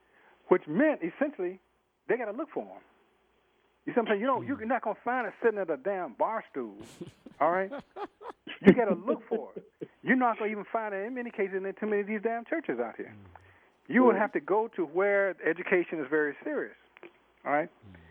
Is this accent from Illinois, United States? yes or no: yes; Chicago, Illinois, United States; I grew up around Pimps and Hoes, Slammin' Cadillac Doors on the west side of Chicago.